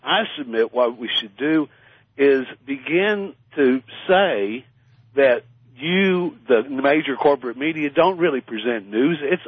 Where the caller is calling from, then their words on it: Austin, Texas, United States; I'm in Austin, Texas.